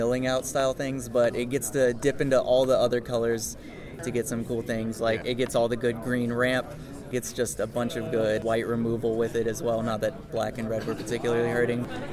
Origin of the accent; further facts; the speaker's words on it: Austin, Texas, United States; I'm from Austin, Texas.